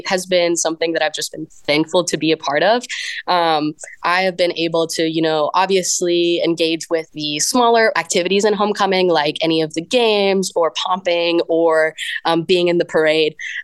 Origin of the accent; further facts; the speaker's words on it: Mobile, Alabama, United States; major with a minor in philosophy and political science on the pre-law track, and I'm from Mobile, Alabama.